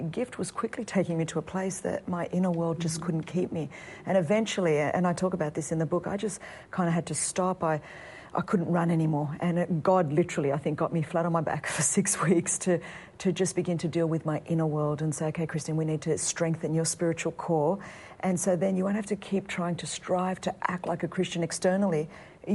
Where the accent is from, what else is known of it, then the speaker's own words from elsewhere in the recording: Australia; but I'm Australian, we're a little bit tenacious, you know